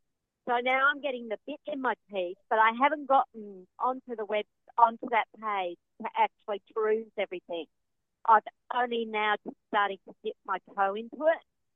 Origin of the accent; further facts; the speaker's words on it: Western Australia, Australia; … from Western Australia.